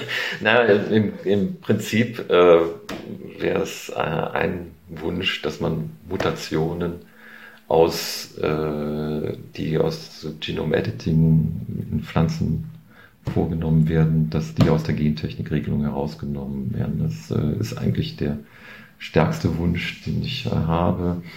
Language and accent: German; Mönchengladbach, North Rhine-Westphalia, Germany; born there; ich bin halt am Niederrhein geboren, also in Mönchengladbach und nach 5 Jahren im Ausland hat es mich halt wieder zu meinen Wurzeln zurückgezogen.